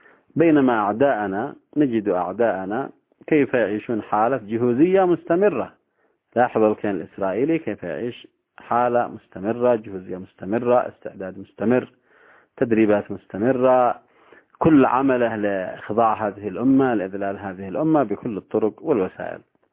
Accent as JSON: {"language": "Arabic", "country": "Yemen", "said": "وأثبت هذا نرى ثماره ونرى نتائجه في هذا الزمن، عندنا في اليمن"}